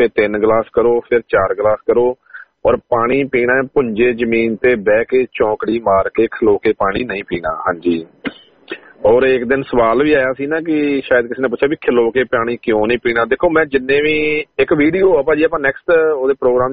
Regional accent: Ratia, Haryana, India; ਮੇਰਾ ਪਿੰਡ ਹਰਿਆਣੇ ਦੇ ਵਿੱਚ ਹੈ ਜੀ, ਮੇਰਾ ਰਤੀਆ ਛੋਟਾ ਜਿਹਾ ਸ਼ਹਿਰ ਹੈ, ਤੇ ਹਮਜਾਪੁਰ ਮੇਰਾ ਪਿੰਡ ਹੈ, ਔਰ ਪੰਜਾਬ ਦੇ ਬਾਰਡਰ ਤੇ ਅਸੀਂ, ਜਿੱਦਾਂ ਰਤੀਆ ਪਟਿਆਲਾ ਸਿਰਸਾ ਸਾਰੀ ਪੰਜਾਬੀ ਬੈਲਟ ਹੈ, ਔਰ ਸਾਡੇ ਤੋਂ ਮਤਲਬ ਪੰਜਾਬ 10-12 ਕਿਲੋਮੀਟਰ ਰਤੀਏ ਤੋਂ 10-12 ਕਿਲੋਮੀਟਰ ਬਾਅਦ ਪੰਜਾਬ ਸ਼ੁਰੂ ਹੋ ਜਾਂਦਾ

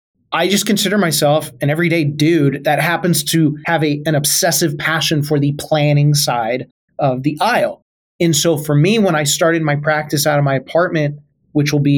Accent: Tacoma, Washington, United States; I'm from Tacoma, Washington. Seattle Seahawks are 45 minutes away.

